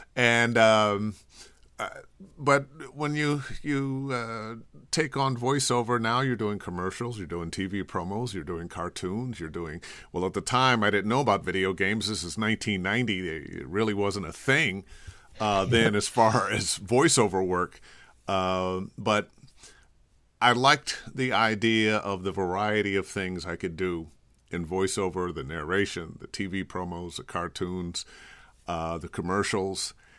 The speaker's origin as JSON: {"language": "English", "town": "Cleveland", "region": "Ohio", "country": "United States", "tie": "born or raised there", "said": "And I grew up in Cleveland, Ohio, and there's a community, not just theater, but a community spot called Caramu House."}